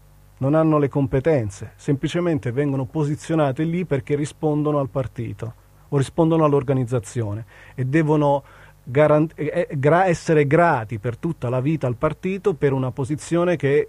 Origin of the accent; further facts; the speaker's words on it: Bologna, Emilia-Romagna, Italy; Io sono cresciuto a Bologna con un'altra idea della città, è da quando sono adolescente che vivo a Bologna. Sono cresciuto nel quartiere Pilastro, conosco che cos'è la vita dei quartieri popolari.